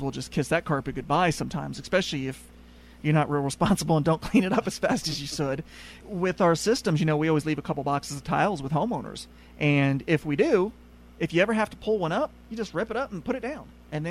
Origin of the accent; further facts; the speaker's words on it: Colorado, United States; At least I grew up in Colorado. We didn't even have crawl spaces. We always had basements.